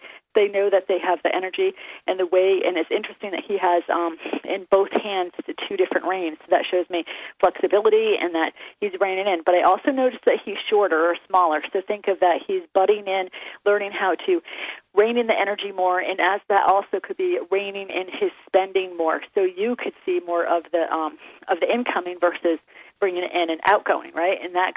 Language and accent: English; East Coast, United States; I'm from the East Coast, and they have New York where they have horse and carriage things